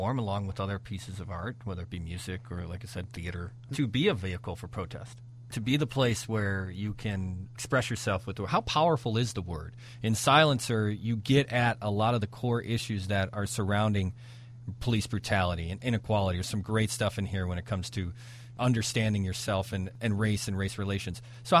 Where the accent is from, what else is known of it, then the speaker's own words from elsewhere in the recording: Midwest, United States; And especially you and me both growing up in the Midwest, there is this ideal of making a world for yourself and making money and being able to have a family.